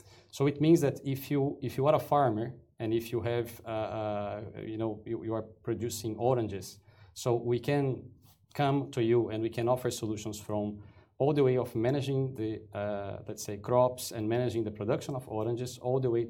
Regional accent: Brazil; I come from Brazil.

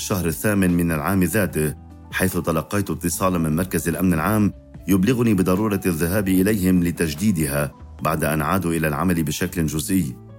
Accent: Syria; now in Lebanon; لأنني كسوري لاجئ لا يمكنني العودة إلى سوريا

